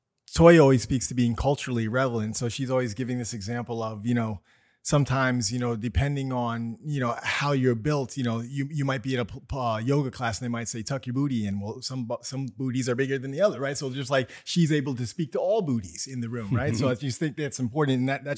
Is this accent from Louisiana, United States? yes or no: no; New York City, New York, United States; Yeah, I'm just a New Yorker. So, you know, Shopar and I are similar in that way. I'm a native New Yorker. I grew up on 178th Street.